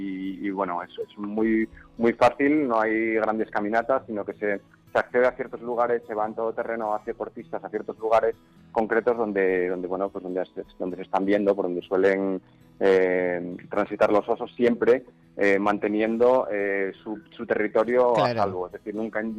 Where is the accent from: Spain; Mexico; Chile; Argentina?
Spain; Asturias; Pues nos vamos a mi tierra, ¿no? A Asturias, uh-huh, a mi adorada tierra